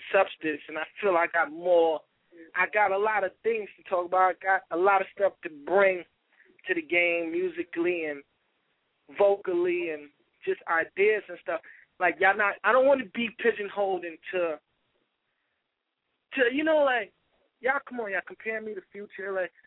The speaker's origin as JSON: {"language": "English", "town": "Harlem", "region": "New York", "country": "United States", "said": "And I'm from Harlem, New York."}